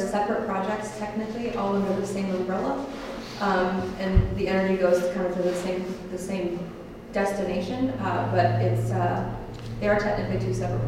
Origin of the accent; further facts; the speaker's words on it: Churubusco, New York, United States; I actually grew up in the area. I grew up in Churubusco, New York. Left the area, taught chemistry at Norwich University for a few years, and now I'm back.